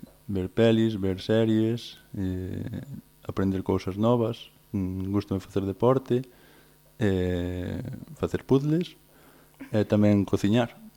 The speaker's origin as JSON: {"language": "Galician", "town": "Cuntis", "region": "Galicia", "country": "Spain", "tie": "born or raised there", "said": "Ali na miña aldea éramos moitos nenos daquela da miña idade, facíamos un grupito moi xeitoso, éramos moi amigos, pasábamoslo genial. Todos os anos que pasei no colegio de Cuntis"}